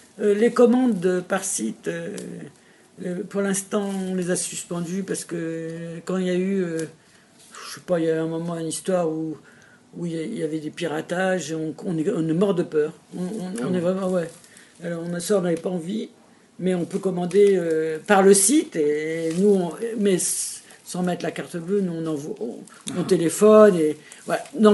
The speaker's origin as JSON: {"language": "French", "country": "Tunisia", "tie": "born or raised there", "moved": "as an adult", "said": "moi je suis né dans la culture française, je suis né en Tunisie, mais dans la culture française. J'étudie à l'école, j'ai le lycée en Tunisie, ensuite je fais la fac en France."}